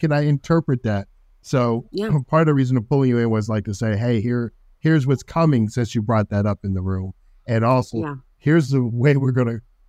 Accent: Cincinnati, Ohio, United States; I am from Cincinnati, Ohio, actually.

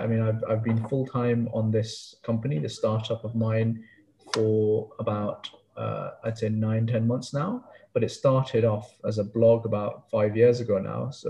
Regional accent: England, United Kingdom; also born or lived in Karachi, Pakistan; So I was born in Pakistan, in Karachi, many, many years ago. And I grew up, both my parents were doctors. I came over here when I was about four. So I came to England when I was about four.

